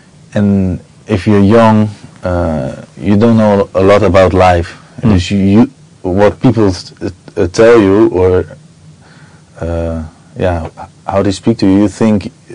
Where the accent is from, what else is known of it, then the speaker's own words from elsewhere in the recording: Rotterdam, South Holland, Netherlands; English is a second language; I grew up in Rotterdam. Even I'm not from the city. I was since 7. I was there every day.